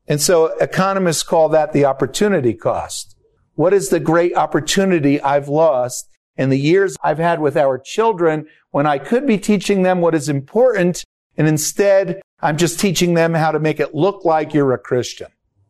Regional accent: Prospect Park, New Jersey, United States; I grew up in Prospect Park, New Jersey. They had their blue laws, and businesses had to be closed on Sunday.

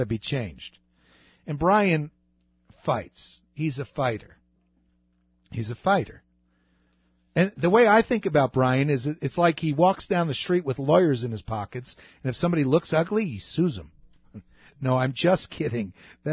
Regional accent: Colorado, United States; We're in Kansas City, and people heard we're from Colorado

